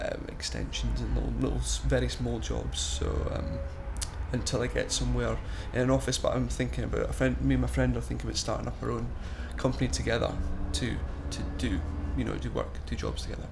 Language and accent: English; Longside, Scotland, United Kingdom; I'm 29, and I'm from Longside in Aberdeenshire.